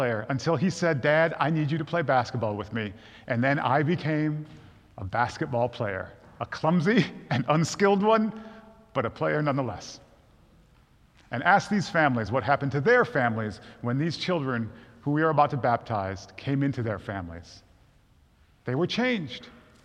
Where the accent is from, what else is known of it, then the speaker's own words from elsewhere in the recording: Michigan, United States; I grew up in Michigan when the Detroit Pistons were pretty good.